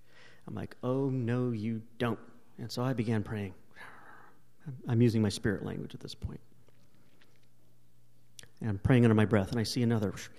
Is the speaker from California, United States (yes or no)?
yes; California, United States; I'm from California. We don't have fireflies.